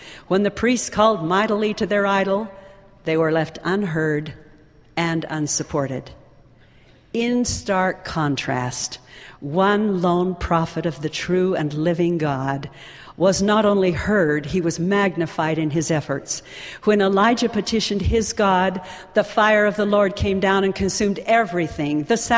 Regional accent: Alberta, Canada; Life was simpler years ago in my hometown on the Canadian prairie.

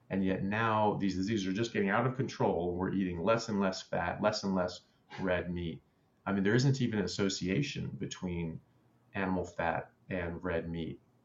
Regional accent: United States; now in Australia; I'm an American medical doctor. I currently practice in Australia.

